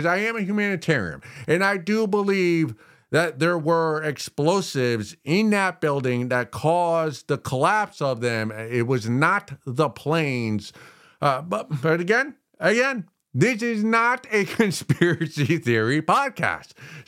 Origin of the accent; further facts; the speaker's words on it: Connecticut, United States; Now, of the three, I did not grow up in New York City. I grew up in Connecticut.